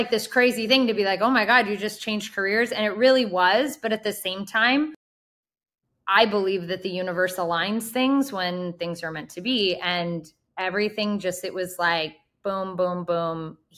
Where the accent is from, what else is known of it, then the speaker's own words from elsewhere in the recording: California, United States; And we're originally from the California area, or at least I am.